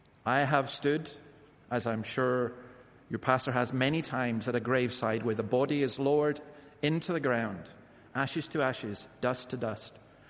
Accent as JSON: {"language": "English", "region": "Scotland", "country": "United Kingdom", "said": "I'm from Scotland."}